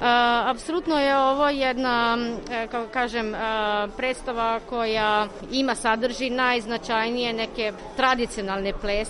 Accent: Slovenia; Serbian is a second language; Ja vam inače dolazim iz Slovenije.

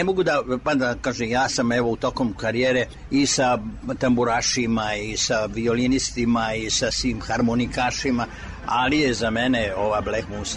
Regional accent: Surdulica, Southern and Eastern Serbia, Serbia; prvo detinjstvo sam doživio u Surdulici.

